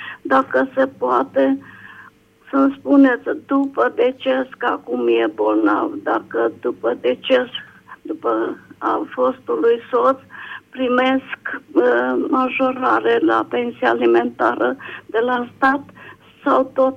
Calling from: Timișoara, Timiș County, Romania; din Timișoara.

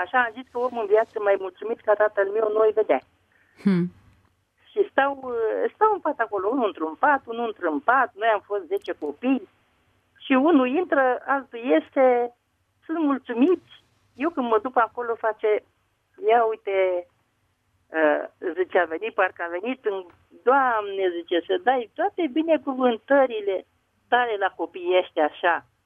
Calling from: Pitești, Argeș, Romania; de la Pitești.

